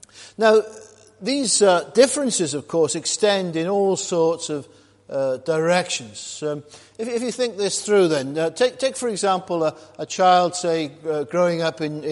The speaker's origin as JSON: {"language": "English", "region": "Wales", "country": "United Kingdom", "said": "Now, I'm a Welshman, so I'm not sort of an English nationalist by any stretch of the imagination."}